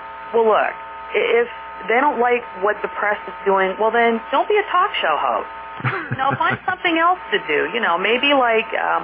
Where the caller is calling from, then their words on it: Columbus, Ohio, United States; Hi, Kevin. … from Columbus.